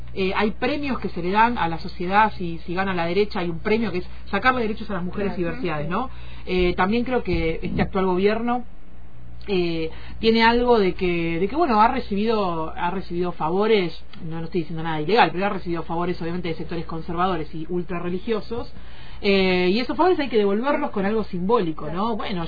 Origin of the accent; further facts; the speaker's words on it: Buenos Aires Province, Argentina; now in Buenos Aires, Argentina; Yo particularmente, que soy de Buenos Aires, soy del conurbano bonaerense, pero vivo en la capital federal.